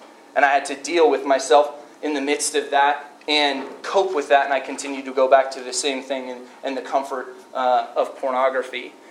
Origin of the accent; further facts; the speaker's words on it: Wyoming, United States; I just so happened to be home alone on the ranch where I grew up in Wyoming.